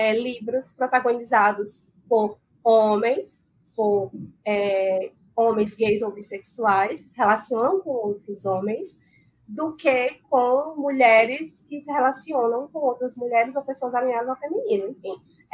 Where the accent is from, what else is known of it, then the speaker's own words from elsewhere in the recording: Northeast Region, Brazil; a gente é nordestina, a gente é LGBTQIAPN+